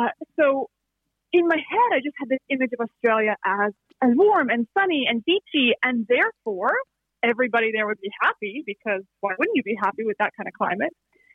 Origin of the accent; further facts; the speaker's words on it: Canada; Like back living in Canada, growing up in Canada, we didn't have, you know, a lot of history outside of sort of modern European history.